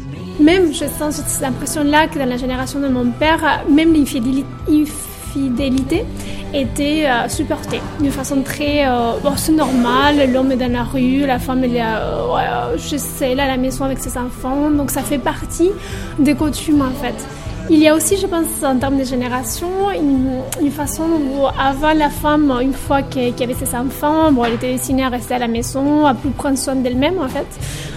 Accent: Argentina; moved away as an adult; also born or lived in Italy; now in Bordeaux, France; Je suis italo-argentine. J'ai 37 ans et j'habite à Bordeaux depuis 10 ans. C'est mon père qui est italien. J'ai grandi en Argentine jusqu'à... J'ai fini mes études en droit en Argentine.

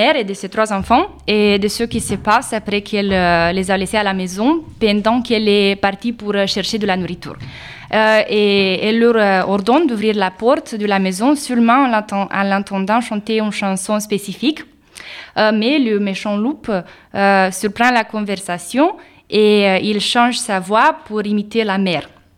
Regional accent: Romania; oui, je viens de Roumanie

